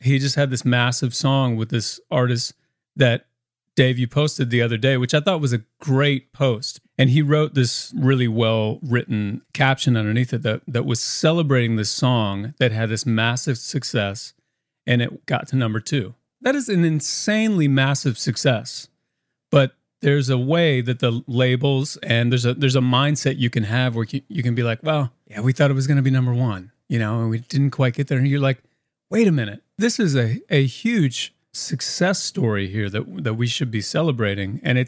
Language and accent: English; Indiana, United States; moved away; But I grew up in Indiana playing classical piano